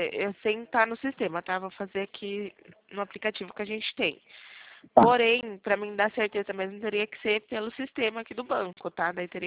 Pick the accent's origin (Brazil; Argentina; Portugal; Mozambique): Brazil; São Paulo; Eu sou de São Paulo.